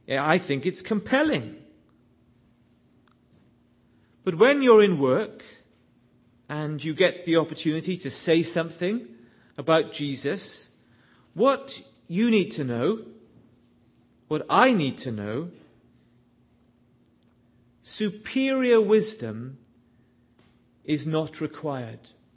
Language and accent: English; Wales, United Kingdom; As you know by now, I come from Wales, and we Welsh rather admire eloquence.